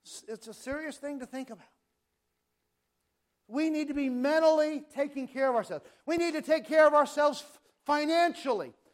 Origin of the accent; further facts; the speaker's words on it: California, United States; now in Arizona; And you all know where I'm from, right? I'm from California. You all are in Arizona.